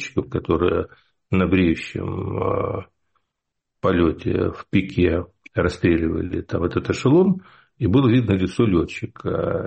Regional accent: Kyiv, Ukraine

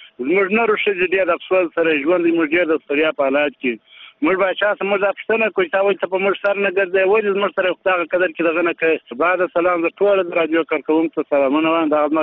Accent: Sangin, Helmand, Afghanistan; now in Panjwayi, Afghanistan; زه د هلمند سنګین ولسوالۍ یم، دلته دمدرالو پنجوایي کښې مهاجر یم.

